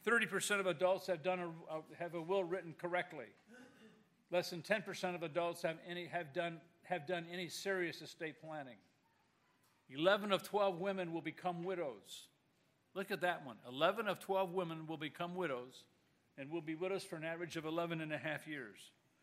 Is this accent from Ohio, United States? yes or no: yes; Toledo, Ohio, United States; I grew up with Dave in Toledo.